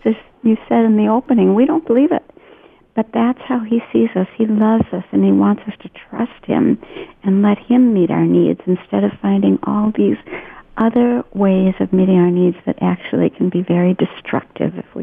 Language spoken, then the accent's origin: English; Wisconsin, United States; it's fun to be in my home state of Wisconsin.